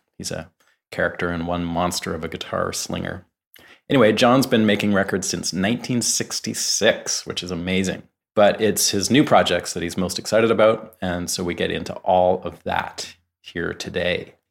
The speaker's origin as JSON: {"language": "English", "town": "Vancouver", "region": "British Columbia", "country": "Canada", "moved": "as an adult", "lives_now": "Nashville, United States", "said": "I live in Nashville now. I'm from Vancouver, Canada, and but I moved here about 7 or 8 years ago."}